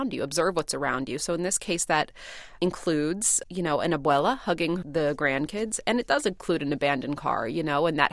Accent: Philadelphia, Pennsylvania, United States; the thing about growing up in North Philly and, you know, there a house would burn down or a house would kind of fall apart and be dilapidated.

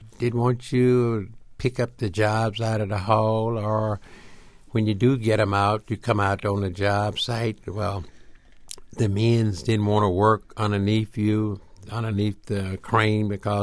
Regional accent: the South, United States; But it wasn't too hard for me because I was from the South anyway, and it was hard there.

